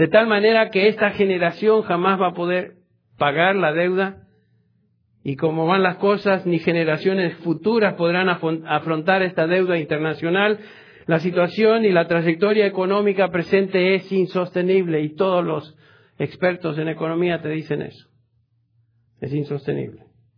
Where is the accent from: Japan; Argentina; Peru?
Argentina; moved away; Yo vine de Argentina hace muchos años.